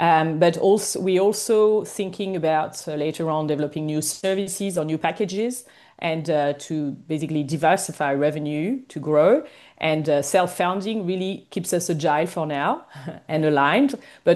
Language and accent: English; Paris, Île-de-France, France; English is a second language; we are based in Paris, and I was born and raised in Paris myself.